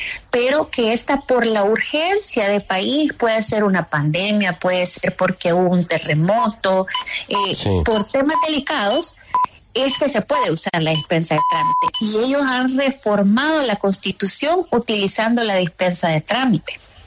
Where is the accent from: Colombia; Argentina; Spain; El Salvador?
El Salvador; Entonces, ahorita llevamos como salvadoreños en la prórroga número 42 del régimen de excepción